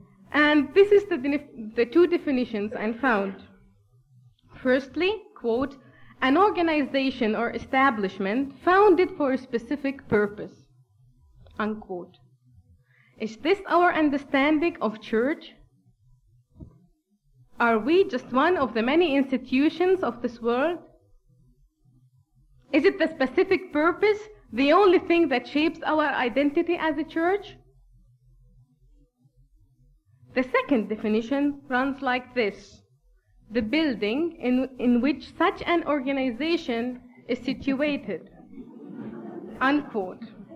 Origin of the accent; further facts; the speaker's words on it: Palestine; first language Arabic; English is a second language; now in Heidelberg, Germany; coming from Palestinian context on this theme. Since English is not my mother tongue, Arabic is my mother tongue, and I'm studying in Heidelberg, Germany.